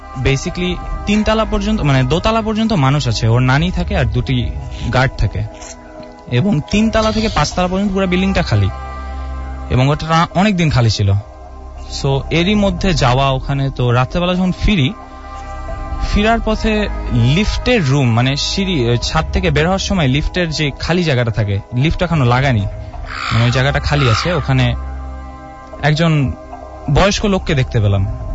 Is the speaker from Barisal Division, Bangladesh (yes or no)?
no; Mohammadpur, Dhaka Division, Bangladesh; আমি মোহাম্মদপুর থেকে এসেছি।